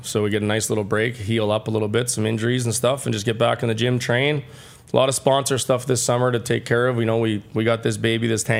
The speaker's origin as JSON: {"language": "English", "region": "Saskatchewan", "country": "Canada", "said": "oh, where are you from? I'm from Saskatchewan."}